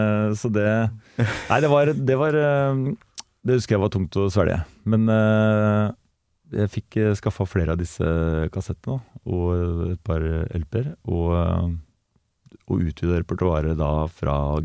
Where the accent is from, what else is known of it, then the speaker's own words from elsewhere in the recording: Gjøvik, Innlandet, Norway; also born or lived in Oslo; Jeg vokste opp, du sier bygda, jeg ble født i Oslo, men jeg vokste opp på Gjøvik.